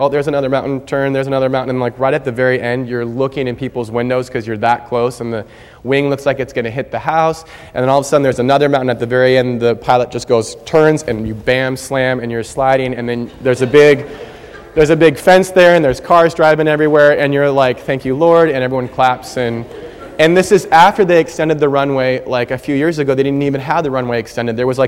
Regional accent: Washington, United States; I'm from Washington State, and in eastern Washington, there's pine trees everywhere

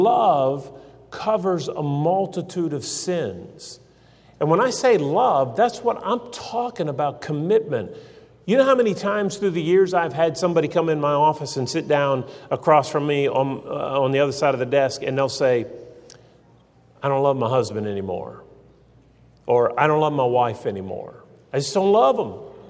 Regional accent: West Virginia, United States; My wife grew up in Missouri, and she grew up as a girl. And I grew up in West Virginia, and I grew up as a boy.

